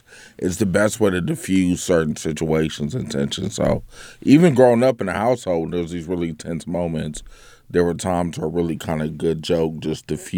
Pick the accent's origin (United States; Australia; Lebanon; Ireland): United States; Cleveland; now in Sacramento, United States; Sacramento's where I started at. I grew up in Cleveland, but yeah, comedy here in Sacramento